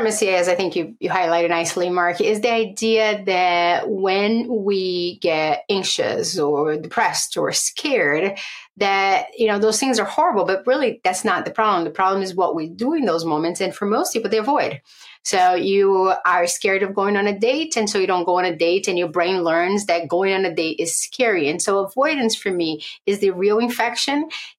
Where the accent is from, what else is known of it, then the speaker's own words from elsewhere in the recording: Brazil; I grew up in Brazil with a single mother.